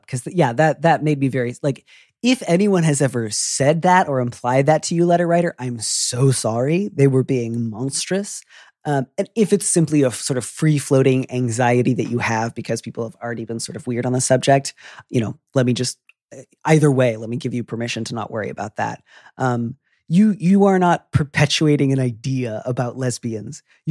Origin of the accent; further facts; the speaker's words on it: Midwest, United States; I'm from the Midwest. I don't yell. It's not in my blood.